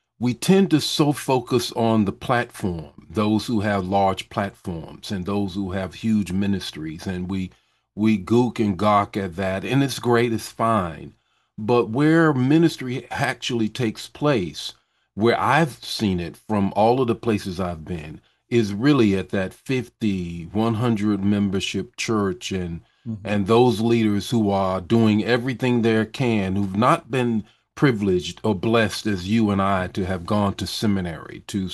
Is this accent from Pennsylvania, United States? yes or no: no; Goldsboro, North Carolina, United States; I'm from Goldsboro, North Carolina. That's God's country there.